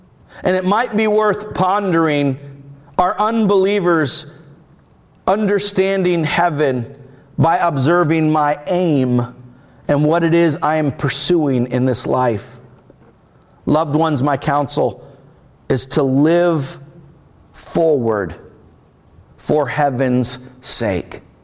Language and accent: English; United States; Some people don't love me because I'm an American. Some people don't love me because I am a Christian.